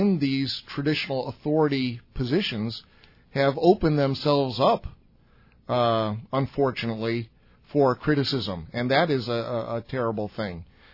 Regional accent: Chicago, Illinois, United States; I grew up in Chicago during

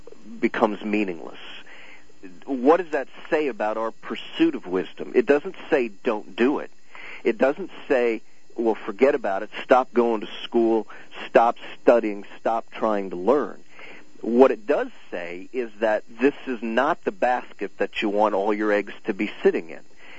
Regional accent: Iowa, United States; when I was 17 years old, I I'm from Iowa, and I attended an Iowa caucus.

